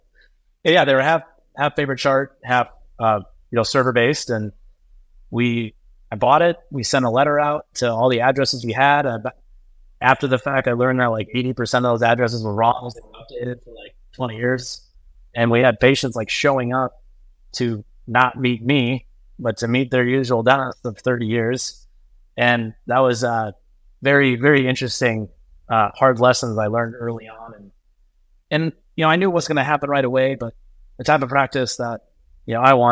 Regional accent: Omaha, Nebraska, United States; Yep, born and raised in Omaha, and went away for college, but then came back.

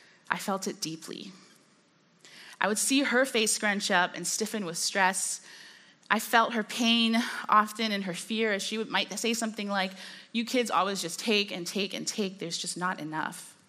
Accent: Hong Kong; But one of the dynamics of growing up in Hong Kong was that a lot of my friends were wealthy.

